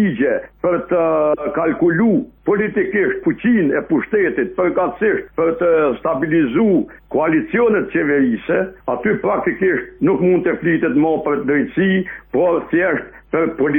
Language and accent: Albanian; Kosovo; dëshmon raportin nebuloz pa drejt që e kemi ne si Kosovar me drejtsinë